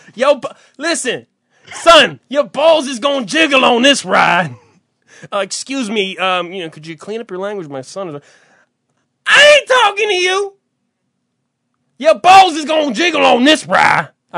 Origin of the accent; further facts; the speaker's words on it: New Jersey, United States; I say Great Adventure, not Six Flags because I'm from New Jersey, and it's just one of those things.